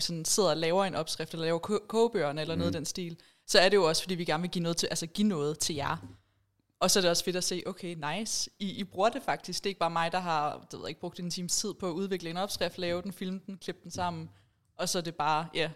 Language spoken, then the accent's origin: Danish; Viborg, Central Denmark Region, Denmark; jeg er jo fra Viborg, jeg er jo jyde. Det kan man måske også høre